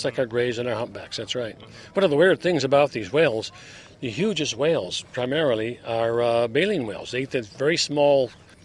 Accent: Lake Michigan, United States; Yes, and I'm from Lake Michigan originally, so I've been on Lake Michigan many times.

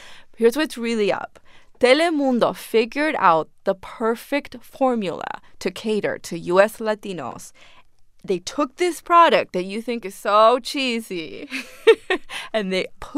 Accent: Argentina; When I was growing up in Argentina, every afternoon after school, my grandma would serve a plate of honey cookies

